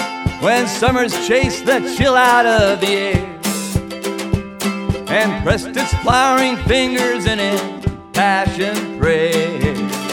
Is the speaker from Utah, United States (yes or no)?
no; Chicago, Illinois, United States; moved away as an adult; also born or lived in New York; now in California, United States; Well, born kind of out east, rural New York, but moved to Chicago north Chicago for my high school days, but spent the bulk of my growing up time, I'd say, there. And then I came out here about early 90s